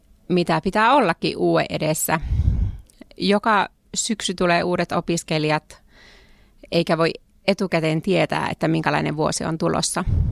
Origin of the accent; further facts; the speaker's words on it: Ranua, Lapland, Finland; Olen ollut myös Ranualla töissä, täältä kotoisin olen, mutta välillä on ollut vähän pohjoisempana ja vähän myös etelämpänä.